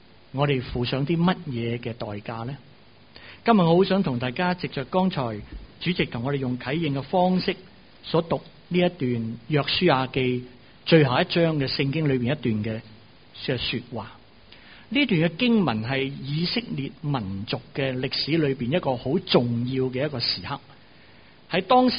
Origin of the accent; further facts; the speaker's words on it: China; 神舟七号我们中国人的太空这个航空员